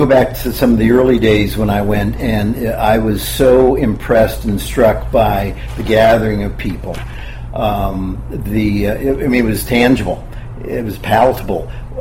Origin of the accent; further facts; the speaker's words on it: Ohio, United States; now in California, United States; When I came out from Ohio, I was interested in my diet and you know, understanding I was a vegetarian for a while.